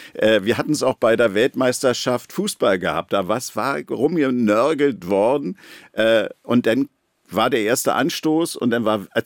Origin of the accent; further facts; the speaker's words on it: Berlin, Germany; Ich bin ja geborener Berliner und überzeugter Berliner. Kann mir gar nicht vorstellen, woanders zu leben.